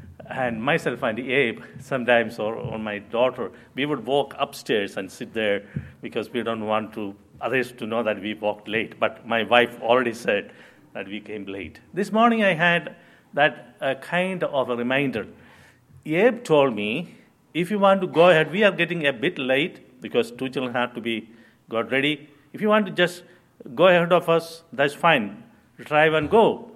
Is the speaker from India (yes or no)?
yes; Kerala, India; although I am originally from Kerala